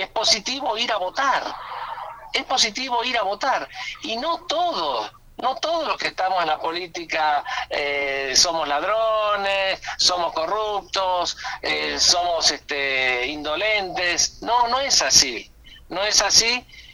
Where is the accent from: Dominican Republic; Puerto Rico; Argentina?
Argentina; como un argentino más.